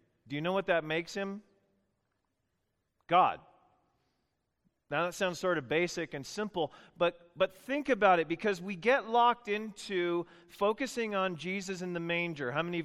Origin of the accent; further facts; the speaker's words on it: Long Beach, California, United States; Sorry, I come from Long Beach